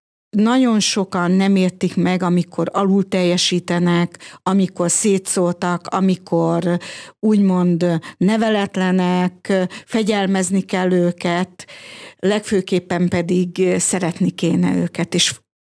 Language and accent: Hungarian; Kiskunhalas, Bács-Kiskun, Hungary; Én Kiskunhalason születtem, ide jártam a középiskolába, a Szilárd Áron gimnáziumba